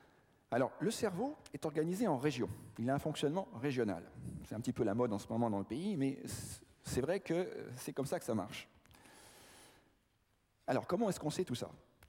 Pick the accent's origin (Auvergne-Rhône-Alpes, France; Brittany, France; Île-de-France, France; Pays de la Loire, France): Brittany, France; Je suis breton et je le compare souvent aux côtes bretonnes.